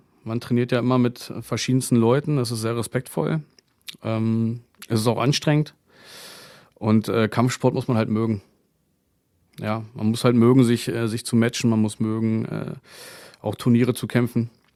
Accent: Braunschweig, Lower Saxony, Germany; Ich bin aus Braunschweig, also ein Original Braunschweiger.

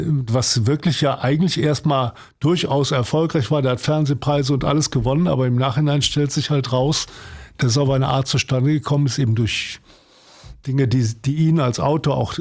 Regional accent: Cologne, North Rhine-Westphalia, Germany; ich als Kölner

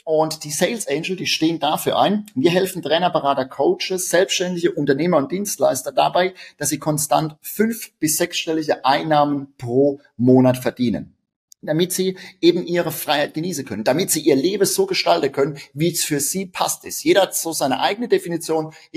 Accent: Rhineland-Palatinate, Germany; accent: Palatinate German; wie du unschwer an meinem Dialekt hörst, bin ich Pfälzer und das ist auch gut so.

